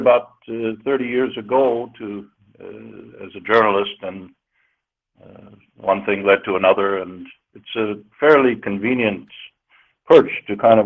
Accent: United States; extremely valuable for me as an American looking at the world

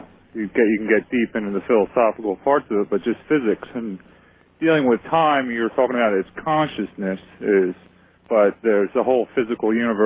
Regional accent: Philadelphia, Pennsylvania, United States; I'm from Philadelphia, and I know you're talking much about time travel

